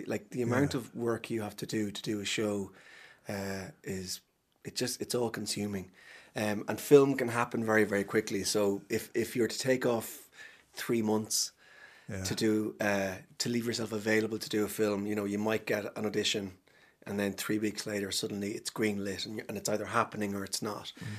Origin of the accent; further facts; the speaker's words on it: Cavan, Ulster, Ireland; when I go home and talk to people who I grew up with in Cavan